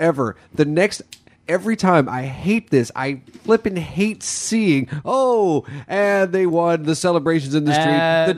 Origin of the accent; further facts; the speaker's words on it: North Carolina, United States; See, I'm from North Carolina.